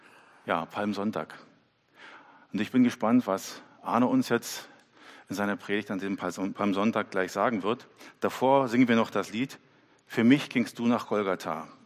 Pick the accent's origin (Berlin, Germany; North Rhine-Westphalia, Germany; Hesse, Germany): Berlin, Germany; Ich bin in Berlin-Ost aufgewachsen